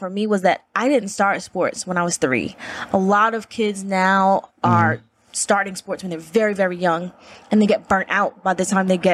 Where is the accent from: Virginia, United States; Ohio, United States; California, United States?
Virginia, United States; moved away as an adult; also born or lived in North Carolina; now in Atlanta, United States; I'm originally from Virginia, but that track and field got me to North Carolina. I lived in North Carolina for 21 years. Okay. And then I moved to Atlanta last summer.